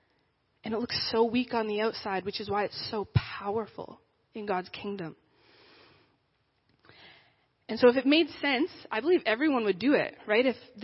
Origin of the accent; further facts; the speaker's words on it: Medicine Hat, Alberta, Canada; And for me, I was a Christian my whole life. Medicine Hat is my hometown.